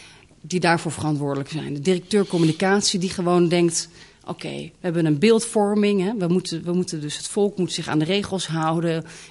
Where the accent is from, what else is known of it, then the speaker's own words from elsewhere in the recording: Netherlands; Nou ja, ik ben half Frans. Mijn moeder is Française. Ik ben opgegroeid in Nederland.